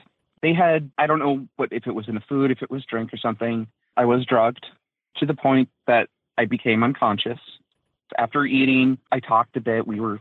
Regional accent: Minnesota, United States; now in Oklahoma, United States; from Minnesota. I currently live in Oklahoma.

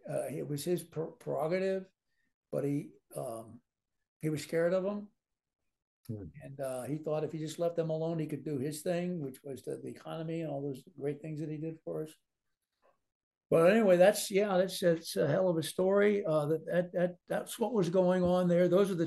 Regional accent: Dayton, Ohio, United States; born there; His father, where I was born in Dayton, Ohio.

